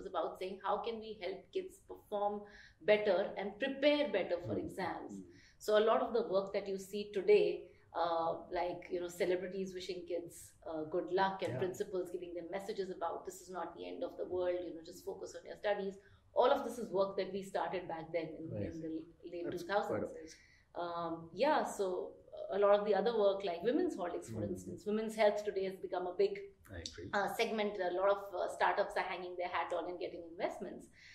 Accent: Kolkata, West Bengal, India; Well, I grew up in Calcutta with a mother who was a teacher and was very strict.

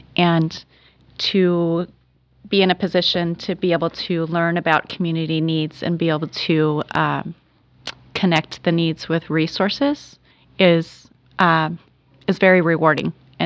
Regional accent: Oregon, United States; I grew up in Southern Oregon, and I am now raising my children in Southern Oregon.

